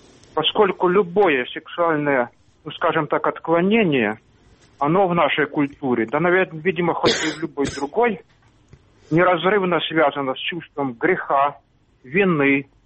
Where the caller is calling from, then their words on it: Sloviansk, Donetsk Oblast, Ukraine; Славянска.